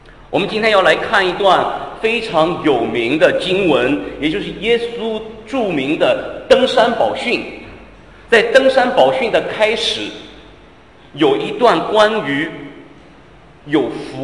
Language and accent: Chinese; China; 我们中国人都有一个习俗